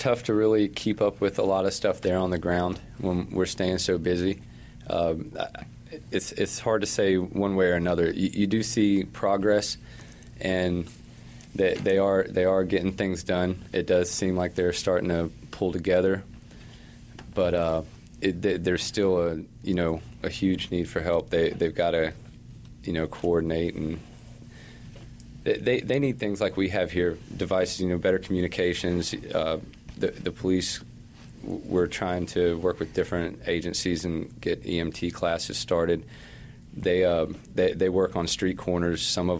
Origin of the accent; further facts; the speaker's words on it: Florida, United States; I grew up in Florida, and I've seen tons of hurricanes and never anything on this level.